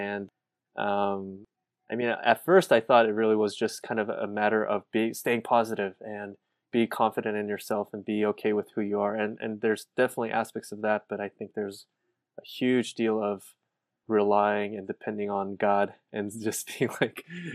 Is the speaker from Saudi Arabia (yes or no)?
yes; Saudi Arabia; English is a second language; growing up in Saudi, unfortunately, I didn't get to learn Arabic as a kid growing up. I was more in a kind of a international community.